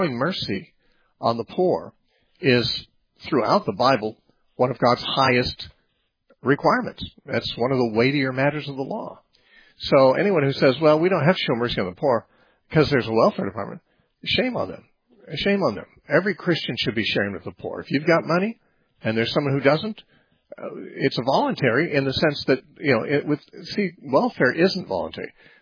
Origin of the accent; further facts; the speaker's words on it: Temecula, California, United States; we'll talk next to Waldo in Temecula, California, my hometown.